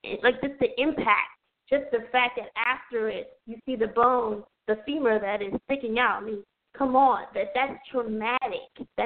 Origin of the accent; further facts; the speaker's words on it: New York City, New York, United States; We have to be able, as the New Yorker, from the city that never sleeps, the Empire State, the financial capital of the world, the fashion district of it all